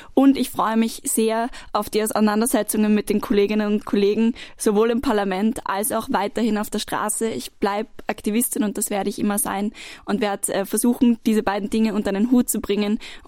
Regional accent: Vienna, Austria; Ich komme aus Wien und bin Wienerin durch und durch

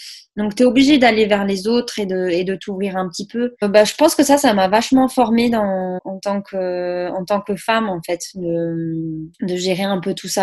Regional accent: Saint-Gaudens, Occitanie, France; C'était chez moi à Saint-Gaudens.

